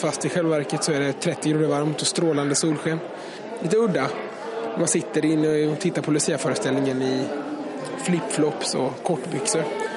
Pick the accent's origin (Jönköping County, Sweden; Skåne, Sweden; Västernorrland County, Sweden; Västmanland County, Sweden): Jönköping County, Sweden; Jönköping; Och då var det några som frågade om inte jag kom från Jönköping. Och jo, det gör jag ju, sa jag.